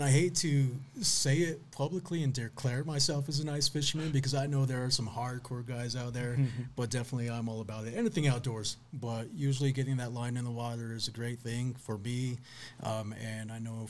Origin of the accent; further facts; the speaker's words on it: Monte Vista, Colorado, United States; I moved back to the Valley. I'm originally from Monte Vista and been living out for years. Finally moved back